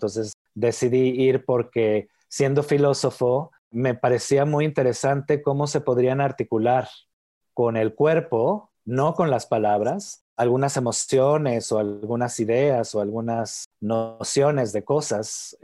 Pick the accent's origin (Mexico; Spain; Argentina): Mexico; Mexicali, Baja California; born there; nací en la frontera, en Mexicali, Baja California. Pues un lugar de frontera es un lugar donde se cruzan los muros, un lugar donde estás aquí y estás allá, pero a veces no estás ni aquí ni allá.